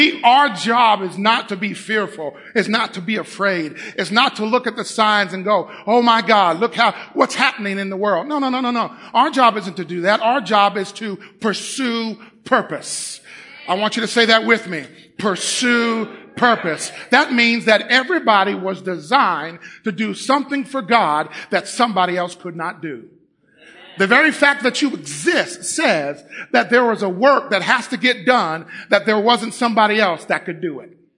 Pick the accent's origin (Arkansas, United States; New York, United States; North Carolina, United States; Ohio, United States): Ohio, United States; Cincinnati; I'm not from Leesburg. I'm from Cincinnati, Ohio. They used to call it the Nasty Natty because it was just so bad.